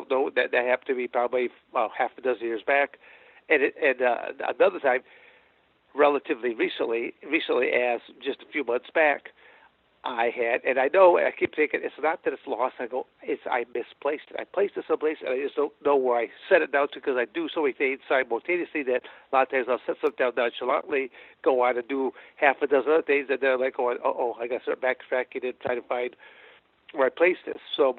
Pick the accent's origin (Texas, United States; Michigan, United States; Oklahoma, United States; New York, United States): Michigan, United States; also born or lived in Arizona; I bounce between two states, Michigan and Arizona. I'm born and raised in Michigan. And I went to Arizona State University.